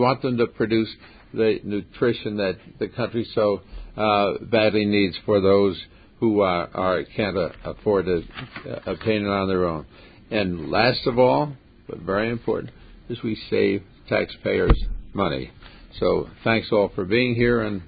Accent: New Jersey, United States; I remind you that I come from the Garden State, that while it's sometimes forgotten that New Jersey does have a farm population

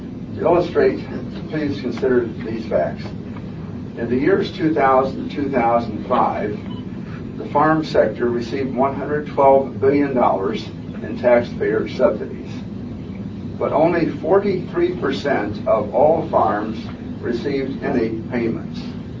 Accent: United States; As an American farmer myself, I fully appreciate the importance of farmers

